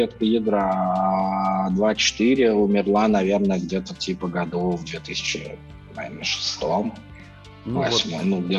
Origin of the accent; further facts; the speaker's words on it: Russia; Я ему прям написал письмо, что я там типа из России